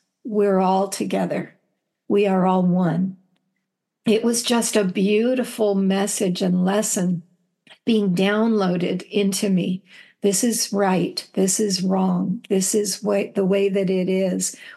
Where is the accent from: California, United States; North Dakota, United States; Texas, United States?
California, United States; San Jose; My father had been the teacher and principal at a school where I grew up in San Jose